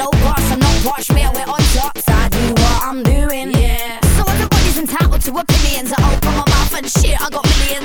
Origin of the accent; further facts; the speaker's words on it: England, United Kingdom; Go on then, go and report me. I'm English, try and deport me.